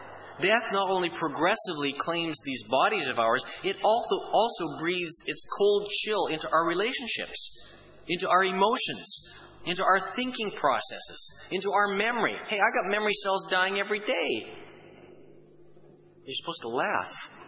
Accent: Saskatchewan, Canada; And I come from Saskatchewan, where the mosquito is the provincial bird.

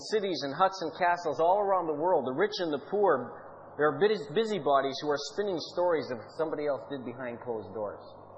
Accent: Canada; although I'm Canadian and I like the way Canadians do things because that's my culture

